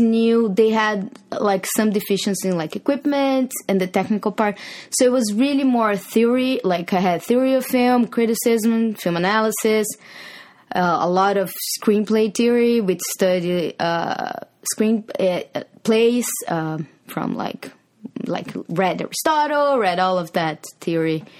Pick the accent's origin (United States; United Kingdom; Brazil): Brazil; I'm from Brazil, and I went to school, to college there for cinema, in a school called Universidade Federal de Santa Catarina.